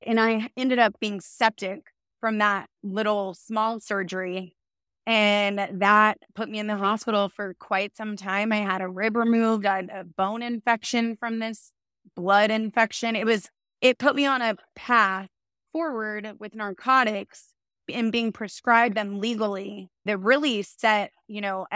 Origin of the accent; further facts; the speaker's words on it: Texas, United States; My husband and I both have very similar backgrounds. We're both from Texas, from two of the most probably affluent zip codes in the state of Texas.